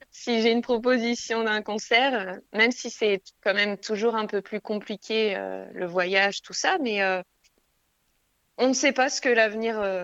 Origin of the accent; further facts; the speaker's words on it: Le Havre, Normandy, France; Ah, mon coin, il est parmi les vaches en Normandie. Je suis du Havre.